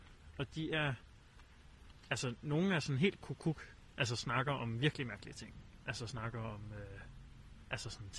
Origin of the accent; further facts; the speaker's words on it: Roskilde, Zealand, Denmark; Og jeg er vokset op i Roskilde omegnen.